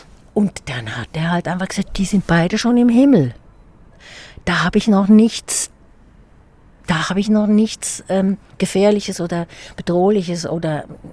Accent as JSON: {"language": "German", "region": "Lucerne", "country": "Switzerland", "tie": "born or raised there", "said": "ich bin in Luzern groß geworden, in einem Disneyland. Ja? Pilatus, Rigi, Vierwaldstätter See. Keine zerbombten Häuser in den 50er Jahren."}